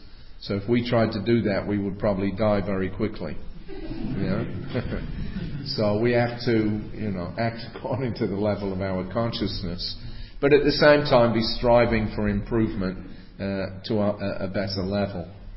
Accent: Australia; I was just one face in the crowd, but he knew that I was from Australia, he remembered.

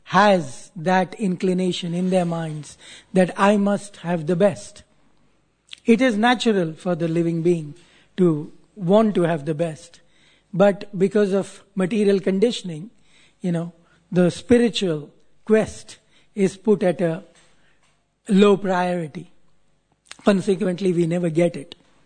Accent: India; as I was growing up in India

